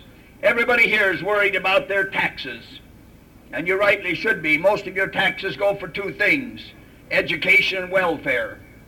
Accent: Minnesota, United States; And here, let me tell you what we did in my home state of Minnesota.

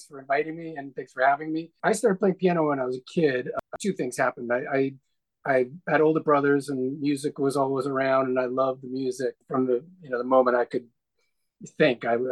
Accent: New York City, New York, United States; I grew up in New York City, but we would go to Western Massachusetts in the middle of nowhere in the hills of the Berkshires.

